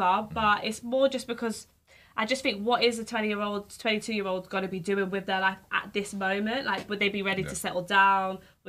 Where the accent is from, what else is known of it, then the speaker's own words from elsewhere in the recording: London, United Kingdom; I grew up in London.